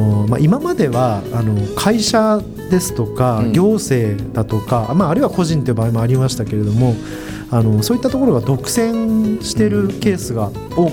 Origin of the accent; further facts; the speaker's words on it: Tokyo, Japan; 私東京出身で、うん、東京でですね